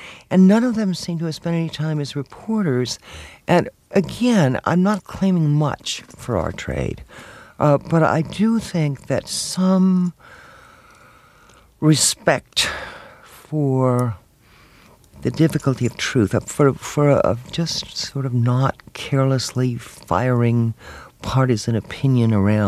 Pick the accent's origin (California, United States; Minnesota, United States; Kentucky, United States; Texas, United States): Texas, United States; I mean, that's just where I grew up in East Texas before the Civil Rights Movement